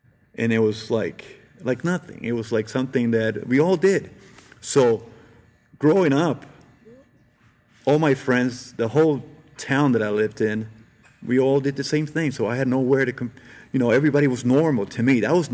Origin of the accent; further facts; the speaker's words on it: Brooklyn, New York, United States; You know, I hated moving to Jersey at first because I loved Brooklyn. I grew up in Brooklyn. Everything about Brooklyn I love.